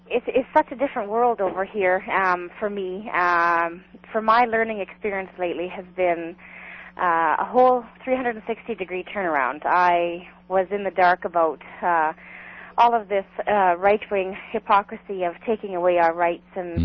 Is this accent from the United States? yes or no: no; Canada; I'm Canadian, yes, all the way up. Yeah, I born and raised on a farm, and I grew up a sheltered life in the sense that, you know, farm life is very different from the city.